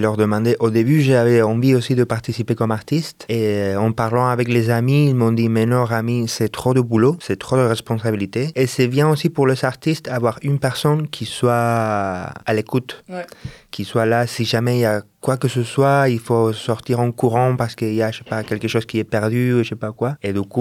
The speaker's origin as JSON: {"language": "French", "country": "Argentina", "second_language": "French", "said": "moi, en tant qu'Argentin, je viens d'Argentine"}